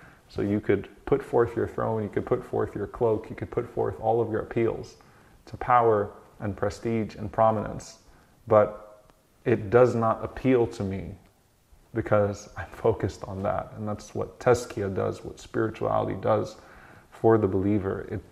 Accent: Louisiana, United States; So I grew up in Louisiana. I was the only Muslim in my school. I went to public school my whole life.

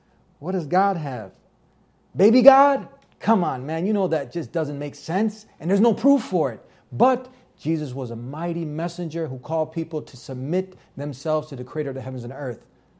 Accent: United States; I'm an American. I love my country.

